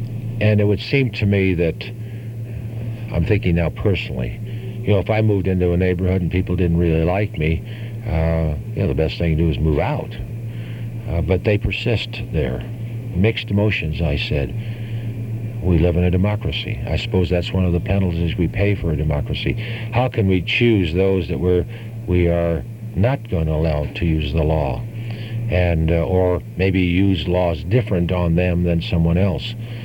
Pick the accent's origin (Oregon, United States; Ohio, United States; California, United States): Oregon, United States; And yeah, I'm born and raised in Oregon, and of course my loyalty is to Oregonians, and I'm provincial, I might as well admit it.